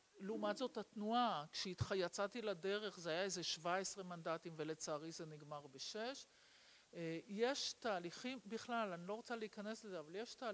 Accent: Tel Aviv, Tel Aviv District, Israel; born there; למרות שנולדתי בתל אביב

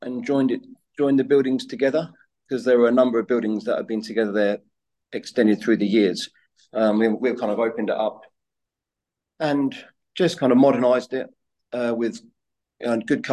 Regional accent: Luton, East of England, United Kingdom; also born or lived in Australia / Shanghai / London; now in Woking, United Kingdom; And I grew up just outside Luton, and went to catering college there, chef school.

